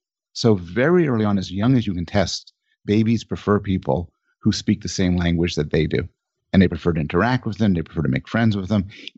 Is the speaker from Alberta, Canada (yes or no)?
no; Montreal, Quebec, Canada; born there; I'm Canadian, born in Montreal.